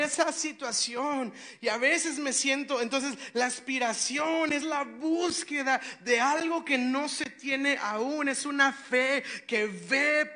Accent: Nuevo León, Mexico; al rato salimos adelante, somos regios

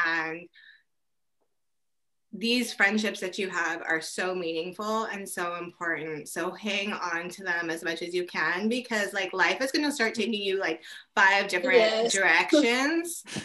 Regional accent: San Diego, California, United States; especially here being, I grew up in San Diego.

